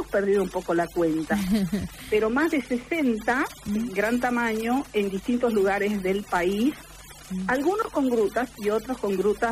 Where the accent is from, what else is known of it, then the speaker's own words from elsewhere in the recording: Salta, Argentina; la primera gruta que se inauguró fue a los pies del volcán Socompa, en mi tierra, en Salta.